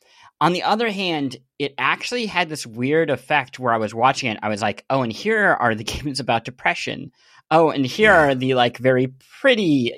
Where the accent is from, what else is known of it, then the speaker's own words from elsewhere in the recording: Kansas City, Missouri, United States; hey, I grew up around the Kansas City area during the emo scene